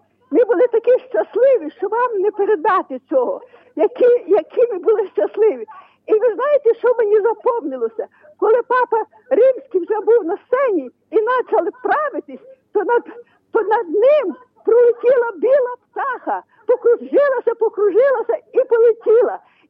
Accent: Rivne, Rivne Oblast, Ukraine; Я з Рівно. Я з Рівно.

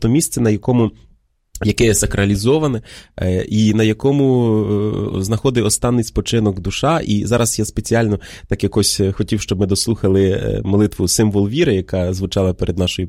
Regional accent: Podillia, Ukraine; І вони от зараз були на моєму рідному Поділлі

